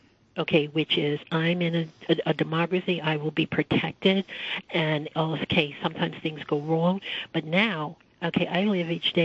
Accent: United States; I consider the loss of the security that comes with being an American in what you consider to be a democracy

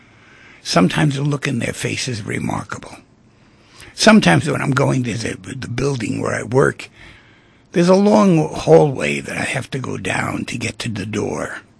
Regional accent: Manhattan, New York, United States; I was brought up in apartments in Manhattan, you know, so therefore nobody ever stops by.

